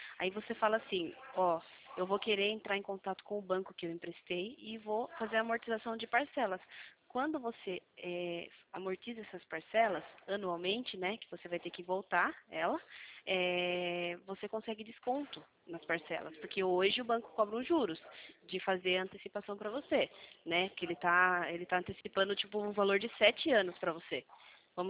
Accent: Sorocaba, São Paulo, Brazil; eu sou de Sorocaba.

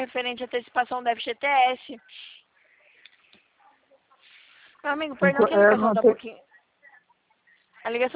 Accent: Valinhos, São Paulo, Brazil; Então, a gente é de Valinhos, interior de São Paulo.

